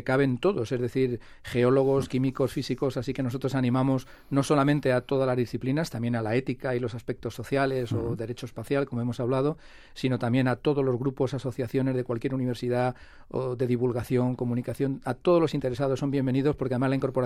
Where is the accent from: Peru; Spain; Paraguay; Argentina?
Spain; born there; nacimos en España pues con programas sobre la naturaleza